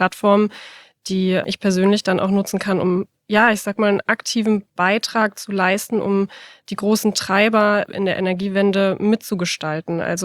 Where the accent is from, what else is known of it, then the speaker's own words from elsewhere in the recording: Berlin, Germany; Also wie wir schon festgestellt haben, sind wir alle Berliner. Ich bin Berlinerin.